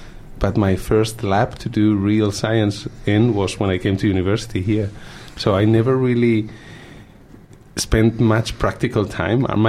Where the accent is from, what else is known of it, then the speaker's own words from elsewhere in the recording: Madrid, Community of Madrid, Spain; but no, I come from Spain.